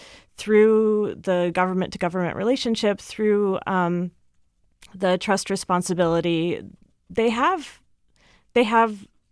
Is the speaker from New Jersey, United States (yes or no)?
yes; New Jersey, United States; moved away as an adult; now in Seattle, United States; I grew up in New Jersey, and so I came out here for graduate school in 2007